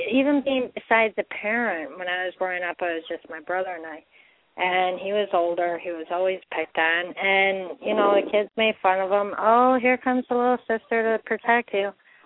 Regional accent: Harvey, Illinois, United States; I grew up in Harvey.

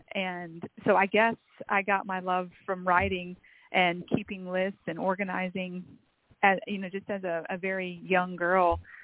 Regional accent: South Dakota, United States; now in Fayetteville, United States; Well, the days that I remember started in South Dakota, and I will say that it's easier to picture a preacher and a cowboy in South Dakota

